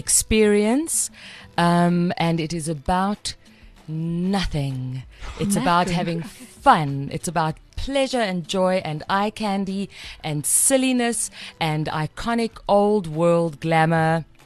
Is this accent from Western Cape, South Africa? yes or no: yes; Cape Town, Western Cape, South Africa; Ma Diva, bro. I come from Kapstadt.